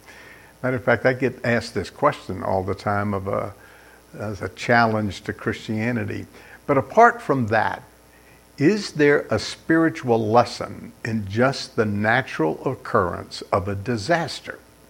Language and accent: English; Florida, United States; also born or lived in Texas; As a matter of fact, I grew up in Florida. We always had hurricanes. I lived in Texas for a long time and there are tornadoes. And then I came to California